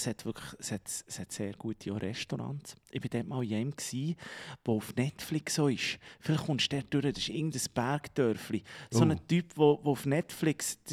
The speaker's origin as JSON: {"language": "German", "town": "Locarno", "region": "Ticino", "country": "Switzerland", "tie": "born or raised there", "said": "Also ich muss sagen, Locarno finde ich zum Beispiel etwas Schönes. Das ist ja mein Heimatort, ich finde das gut."}